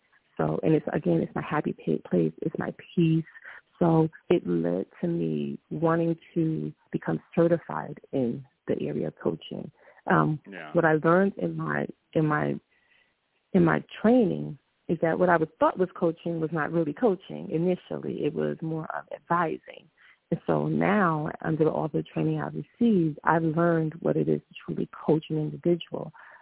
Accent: Newark, New Jersey, United States; Well, again, you already knew that I grew up in Newark, lived in three different housing projects in the city, so and raised by a single mom and just a great village of aunts and uncles and friends and neighbors.

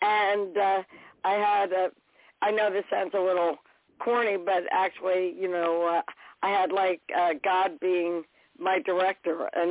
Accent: New Jersey, United States; I grew up in South Central Jersey, in the woods, beautiful home with a bridge and a stream.

